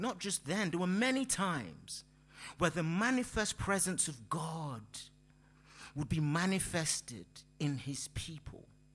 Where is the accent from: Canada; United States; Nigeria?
Nigeria; Now, I am married to a Bulgarian, so, and I am Nigerian, so nothing against intermarriage, I'm just saying.